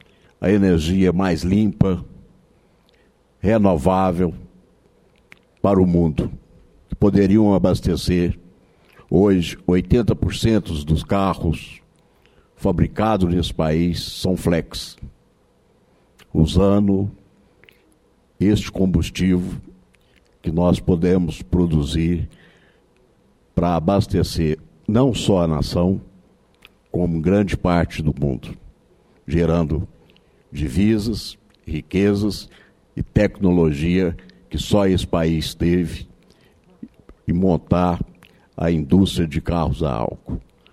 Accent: Goiás, Brazil; Sou goiano

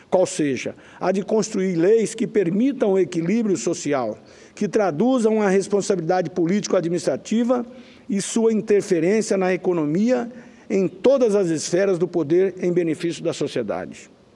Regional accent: Rondonópolis, Mato Grosso, Brazil; Saí lá da minha cidade, da região sul de Rondonópolis, para percorrer todo o estado, porque eu queria entender de perto as diversidades do meu estado do Mato Grosso

